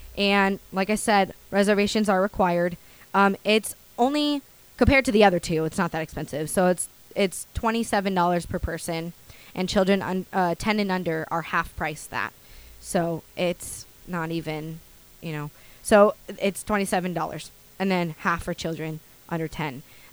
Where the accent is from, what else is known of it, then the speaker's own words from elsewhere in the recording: Long Beach, California, United States; So I grew up, I was born and raised in Long Beach